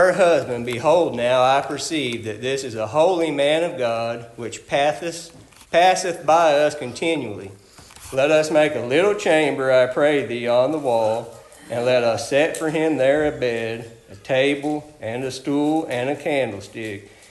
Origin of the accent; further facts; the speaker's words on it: California, United States; born there; I was born in California. I was sharing with the brother a little bit this morning. You'll hear me say, well, I grew up out there. I didn't. I'd done most of my growing up here.